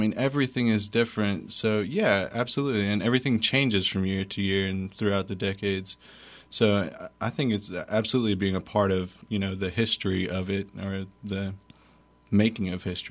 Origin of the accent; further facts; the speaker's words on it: Scott, Louisiana, United States; Well, growing up, I grew up in Austin or in the Scott area around around where the Anseleys lived.